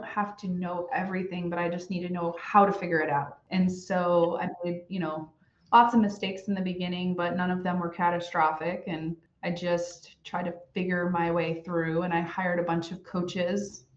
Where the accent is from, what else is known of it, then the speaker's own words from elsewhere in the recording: New York, United States; I grew up in New York in an entrepreneurial family.